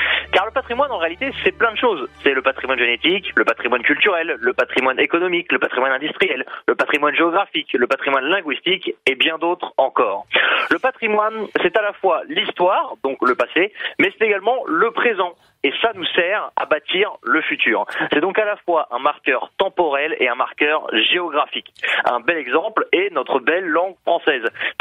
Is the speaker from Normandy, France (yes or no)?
yes; Normandy, France; alors que chez moi en Normandie, donc plutôt au nord, nous aurons tendance à dire « ouvre la fenêtre ».